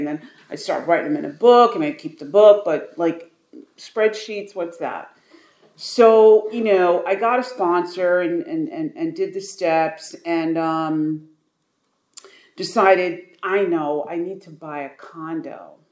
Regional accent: New York, United States; I'm from New York.

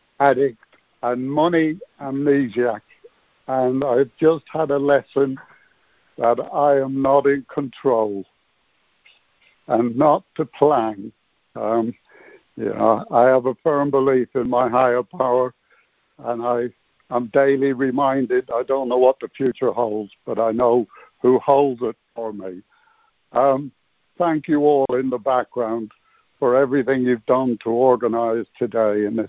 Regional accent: Ireland; now in United Kingdom; I am Irish, born in Ireland, but I live in the UK

